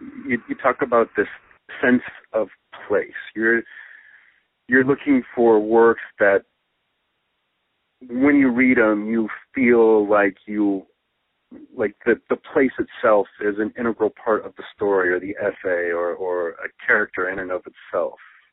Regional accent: California, United States; I grew up in Northern California and live in Southern.

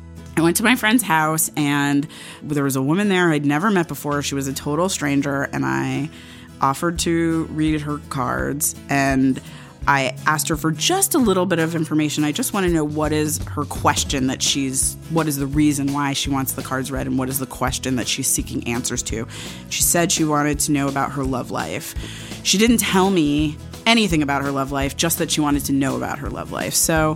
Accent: New York, United States; Growing up on the Upper West Side, I was invited to seders and ate bagels and lox and challah like my neighbors and attended a zillion bar mitzvahs. And of course, living in New York

